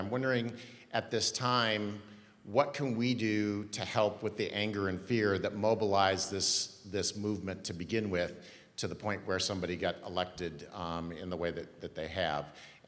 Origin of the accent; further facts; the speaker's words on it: Oregon, United States; I'm from Oregon, which is a fairly homogenous state, if you will